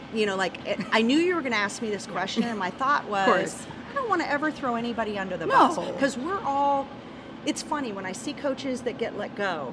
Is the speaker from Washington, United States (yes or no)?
yes; Bothell, Washington, United States; And we're from Bothell. Woodinville is the next town over.